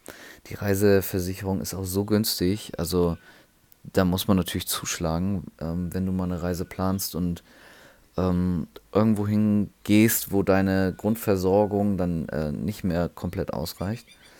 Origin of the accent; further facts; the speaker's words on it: Germany; Ach ja, ich bin Deutscher. Ich komme fast überall rein, so blöd es klingt.